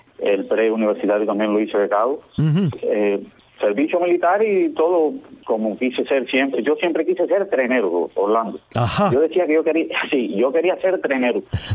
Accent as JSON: {"language": "Spanish", "town": "Arroyo Blanco", "region": "Sancti Spíritus", "country": "Cuba", "tie": "born or raised there", "said": "nací en un pueblecito de aquí de Jatibonico, Arroyo Blanco, es del tamaño de un pañuelo, por decir, pero es el lienzo más hermoso que recuerdo en mi corazón. Ahí nací, me crié, tengo 41 años"}